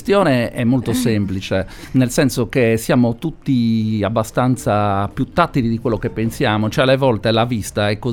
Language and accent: Italian; Cagliari, Sardinia, Italy; pur essendo cagliaritano, nato a Cagliari, tante cose noi cagliaritani non le sappiamo